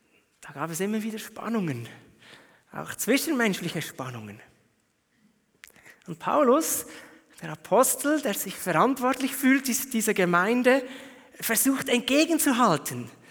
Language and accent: German; Switzerland; zum Prahlen sind wir Schweizer viel zu diskret